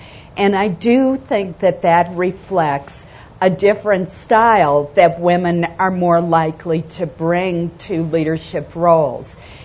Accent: Maine, United States; I'm a Republican from Maine.

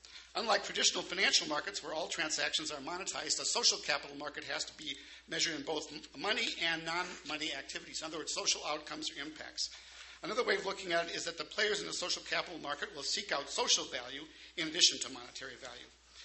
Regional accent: Minnesota, United States; I'm from Minnesota, the land of Paul Wellstone

